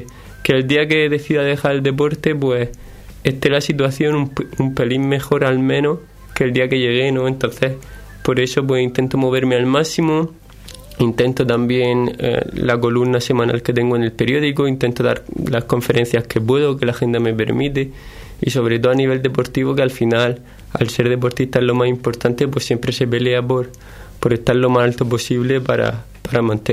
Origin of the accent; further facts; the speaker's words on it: San Pedro del Pinatar, Region of Murcia, Spain; also born or lived in San Javier; yo soy un deportista de San Javier, que me he criado aquí en San Pedro del Pinatar, un pueblo San Javier de 33.000 personas, San Pedro del Pinatar cerca de esa cifra